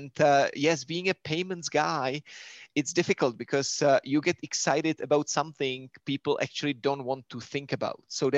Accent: Czechia; I was responsible in Czech Republic, which was my home country, for issuance of currency.

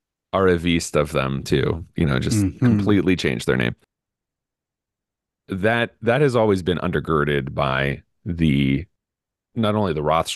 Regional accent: Scotland, United Kingdom; I am Scottish.

